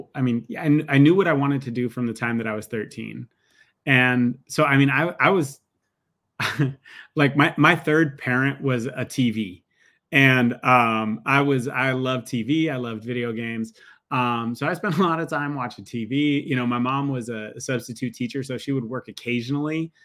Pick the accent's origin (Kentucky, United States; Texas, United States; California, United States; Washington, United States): Washington, United States; Seattle; I grew up in the Northwest primarily, in and around Seattle. Grew up pretty broke.